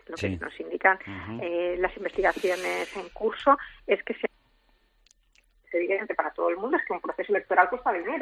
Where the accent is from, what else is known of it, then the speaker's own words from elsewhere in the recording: Catalonia, Spain; a mí como catalana